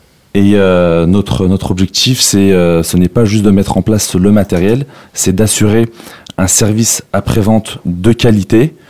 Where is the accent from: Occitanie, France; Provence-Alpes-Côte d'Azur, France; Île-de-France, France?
Île-de-France, France; Sarcelles; Disons que le Val-d'Oise, c'est un secteur que je connais bien, vu que j'ai grandi à Sarcelles.